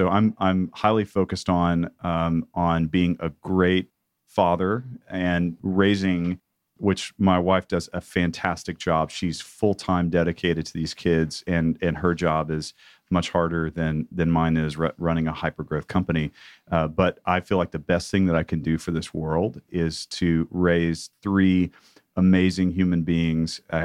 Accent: the South, United States; After being a strong, lifelong meat eater, growing up in the South.

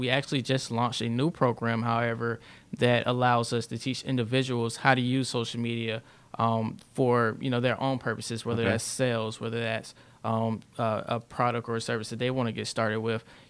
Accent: Stone Mountain, Georgia, United States; So I'm originally from Stone Mountain, Georgia, okay. Born and raised

